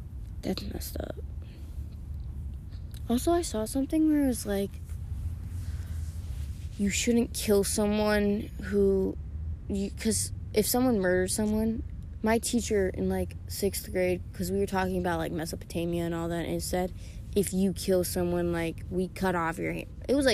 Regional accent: Illinois, United States; I grew up in Illinois.

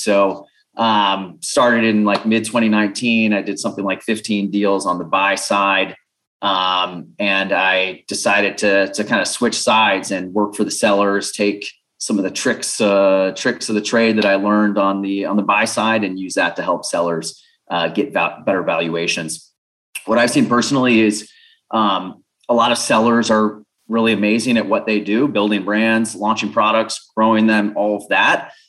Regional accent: Florida, United States; moved away as an adult; now in Mexico City, Mexico; Born and raised in South Florida. I've been doing the digital nomad thing for about 10 years now. So I've been in Mexico. I'm currently in Ukraine.

